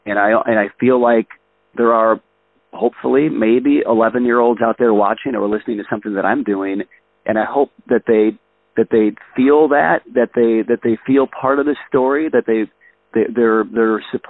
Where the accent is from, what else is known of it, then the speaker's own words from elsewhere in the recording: Chicago, Illinois, United States; You know, I grew up a Cubs fan. I grew up in Chicago.